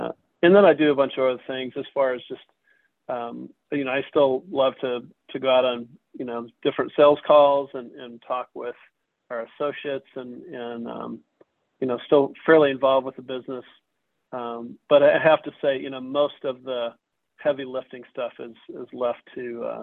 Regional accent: Michigan, United States; I grew up in Michigan, and my mom's friend owned a staffing firm

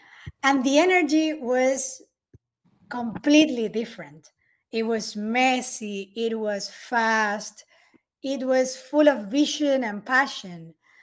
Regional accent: Argentina; now in Fort Lauderdale, United States; Well, I am originally from Argentina, from a family of four

